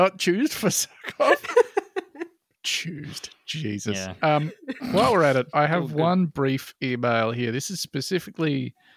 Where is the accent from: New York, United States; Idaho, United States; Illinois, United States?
Idaho, United States; accent: Idaho; Y'all notice it looks like we got sat on. That's my Idaho accent.